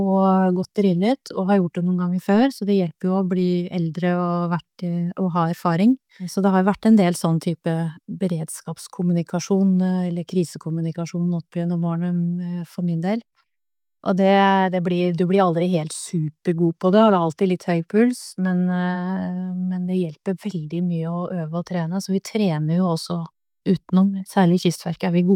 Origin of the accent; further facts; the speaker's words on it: Bærum, Akershus, Norway; also born or lived in Oslo; now in Sunnmøre, Norway; Jeg har vokst opp på det flate Østlandet. Vi vet jo ikke hva vi driver med der nede, egentlig. Jeg har vokst opp i Bærum, og bodd mange år i Oslo, og så ble det Sunnmøre.